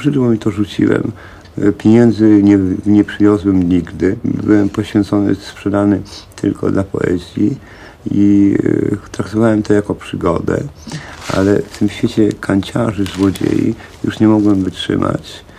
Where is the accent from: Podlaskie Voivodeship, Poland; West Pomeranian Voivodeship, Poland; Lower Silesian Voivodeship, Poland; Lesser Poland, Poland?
Podlaskie Voivodeship, Poland; Białystok; born there; now in Poznań, Poland; Urodzony jestem w Białymstoku.